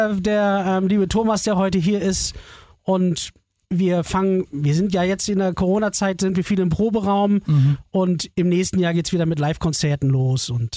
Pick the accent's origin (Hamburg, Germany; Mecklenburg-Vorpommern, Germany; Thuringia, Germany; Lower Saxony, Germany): Hamburg, Germany; ich komme ja aus Hamburg